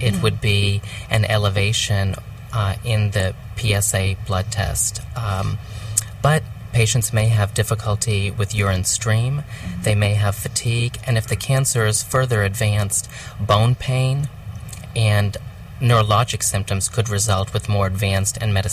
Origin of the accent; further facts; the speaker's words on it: Texas, United States; I'm with Texas Oncology in Fort Worth. I grew up here in Texas and have been in practice for the past 14 years.